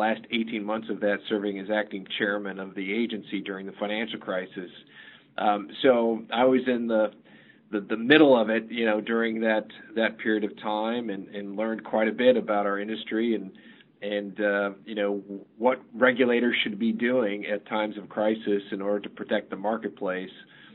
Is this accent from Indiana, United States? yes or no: yes; Indiana, United States; also born or lived in Chicago; You know, I grew up in the Midwest. I was born in Chicago, raised in Indiana, very much in rural areas